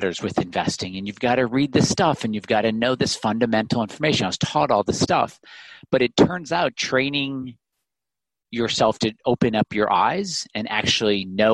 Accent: Illinois, United States; I'm 48. And growing up in the Midwest in Illinois

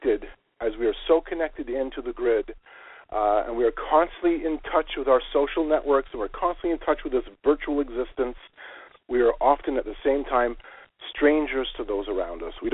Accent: Canada; as a Canadian, our cell phone, the way the billing is, the roaming charges would have just killed us.

